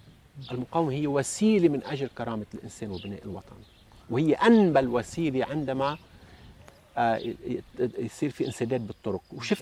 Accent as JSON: {"language": "Arabic", "region": "South Lebanon", "country": "Lebanon", "said": "وخاصة بجنوب لأنه أنا ابن الجنوب"}